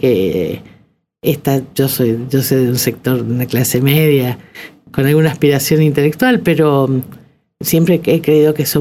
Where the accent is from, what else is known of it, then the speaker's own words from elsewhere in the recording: San Juan, Argentina; also born or lived in Mendoza; Y crecí en San Juan. Yo soy mendocina.